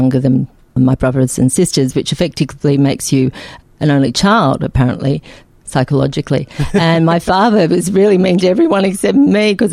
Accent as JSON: {"language": "English", "town": "Sydney", "region": "New South Wales", "country": "Australia", "said": "Yeah, I'm from Sydney. And when I say Sydney, all over Sydney. My father built a house in Castle Hill, and when they got divorced, my parents split when I was two, he bought a house in Mossman and started renovating it."}